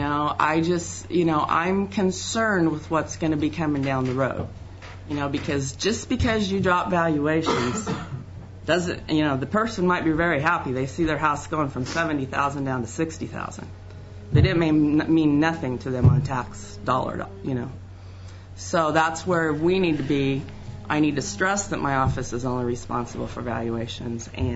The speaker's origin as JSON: {"language": "English", "town": "Wymore", "region": "Nebraska", "country": "United States", "tie": "born or raised there", "said": "Wymore is my hometown."}